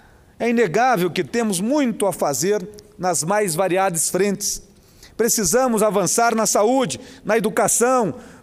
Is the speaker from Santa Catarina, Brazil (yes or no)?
no; Arapuã, Paraná, Brazil; now in Curitiba, Brazil; Eu venho de uma cidadezinha pequena, do interior do Paraná, Ivaiporã. Na verdade, sou do interior de Ivaiporã, sou do distrito de Arapuã, à época, quando nasci, hoje, município de Arapuã, tem 4 mil habitantes